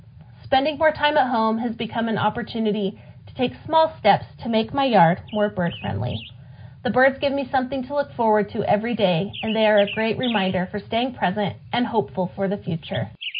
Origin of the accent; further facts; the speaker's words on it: Smithfield, Utah, United States; Growing up in Smithfield Canyon in northern Utah, I heard birds singing every day.